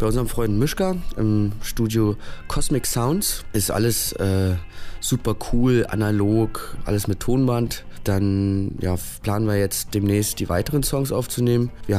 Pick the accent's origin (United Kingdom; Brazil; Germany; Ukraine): Germany; Berlin; Wir sind ja aus Berlin und da gibt es immer viele Shows, viele Bands kommen nach Berlin